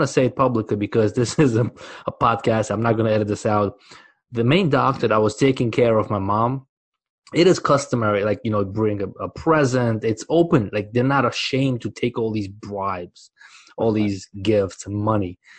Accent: Uzbekistan; first language Russian; English is a second language; moved away; Right, I'm from Uzbekistan originally. Mm-hmm. That's where I was born. But the only language I ever spoke was Russian.

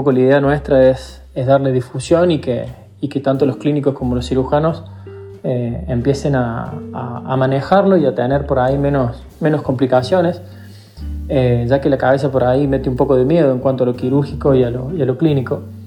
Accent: Córdoba, Argentina; Yo me fui a estudiar a Río Cuarto, yo soy de Córdoba capital, y me fui a estudiar a Río Cuarto

